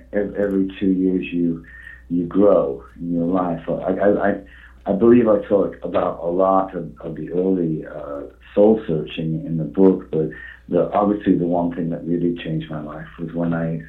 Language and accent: English; England, United Kingdom; being English, he was kind of cold, so to speak, when we're English.